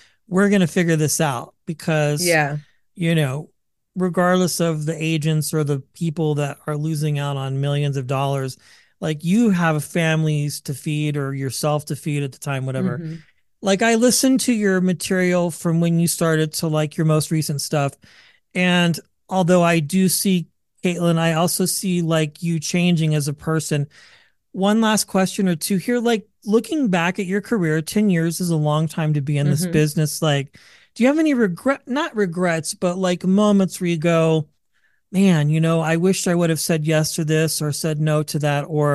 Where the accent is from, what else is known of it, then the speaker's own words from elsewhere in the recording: California, United States; Like, I'm from California, so I'm used to the Bay Area scene.